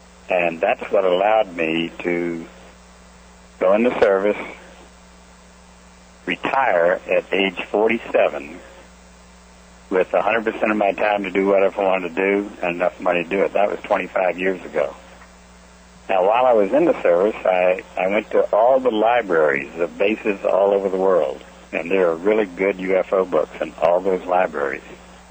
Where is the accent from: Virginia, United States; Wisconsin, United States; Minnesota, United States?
Virginia, United States; Arlington; also born or lived in Richmond; I was born in Richmond, raised in Arlington, Virginia.